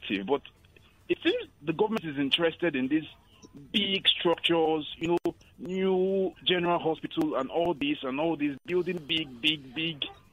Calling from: Ikorodu, Lagos, Nigeria; I'm calling from Ikorodu.

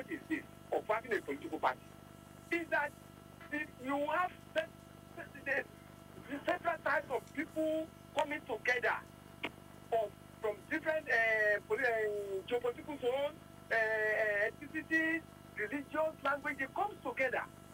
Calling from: Maitama, Federal Capital Territory, Nigeria; I'm calling from Maitama.

